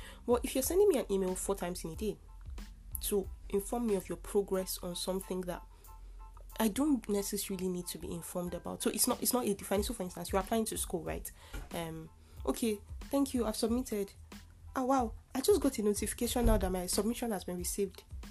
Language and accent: English; Nigeria; I'm Nigerian, so I know what I'm talking about. I'm not trying to shade my people